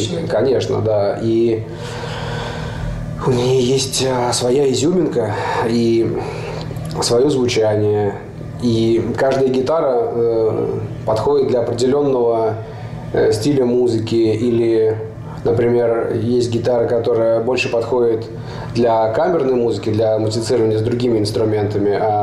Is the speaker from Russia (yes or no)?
yes; Moscow, Russia; also born or lived in Rostov-on-Don; то есть мой дед был наполовину поляк, наполовину белорус. Я родом из Ростова-на-Дону, но вырос в Москве, там и живу.